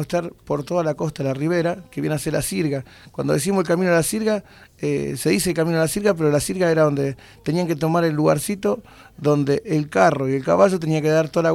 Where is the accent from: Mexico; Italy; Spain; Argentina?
Argentina; Villa Fiorito, Buenos Aires Province; porque somos de Fiorito